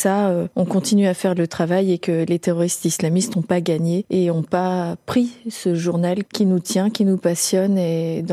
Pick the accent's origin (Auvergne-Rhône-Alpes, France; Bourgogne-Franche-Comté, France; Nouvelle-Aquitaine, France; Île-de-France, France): Auvergne-Rhône-Alpes, France; comme je suis de Haute-Savoie